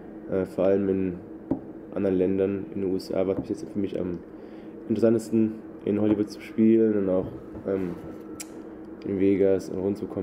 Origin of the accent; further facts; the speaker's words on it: Frankfurt am Main, Hesse, Germany; also born or lived in England / Poland / Austria; ich komme aus Frankfurt am Main. Das ist in der Mitte von Deutschland. Und ich bin 23 Jahre alt und seit dem 16. Lebensjahr bin ich sozusagen unterwegs in Europa, England, Polen, Österreich.